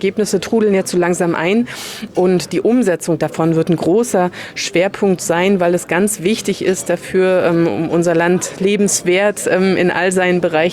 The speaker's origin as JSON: {"language": "German", "region": "Lusatia", "country": "Germany", "said": "ich komme ja aus der Lausitz"}